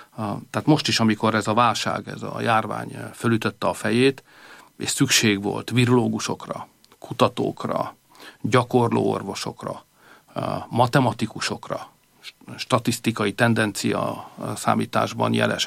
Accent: Hungary; És még egyszer mondom, magyarként ez nem nehéz.

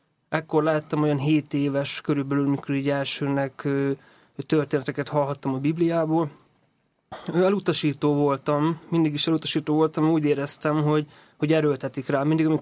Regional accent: Jász-Nagykun-Szolnok, Hungary; Hát én ugye alapvetően egy vidéki srác vagyok, Szolnok-Vár megyéből származom.

